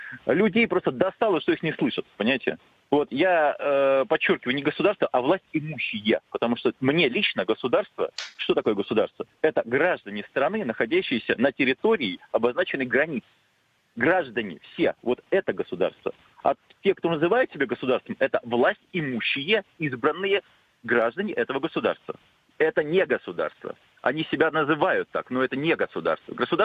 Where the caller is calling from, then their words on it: Saint Petersburg, Russia; я из Санкт-Петербурга.